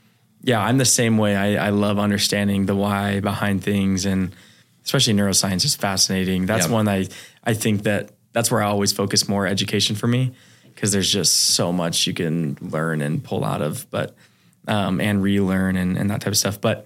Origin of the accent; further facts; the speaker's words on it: Washington, United States; I grew up in Washington, in like a smaller ish town.